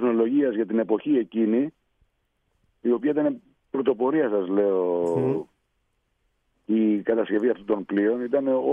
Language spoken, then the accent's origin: Greek; Athens, Attica, Greece; now in Paros, Greece; Εγώ είμαι από Αθήνα, έτσι, να τα ξεχωρίσουμε τα πράγματα. Εγώ είμαι γέννημα θρέμα Αθηναίος, Ακρόπολη, η περιοχή μου, από εκεί ήταν οι γονείς μου.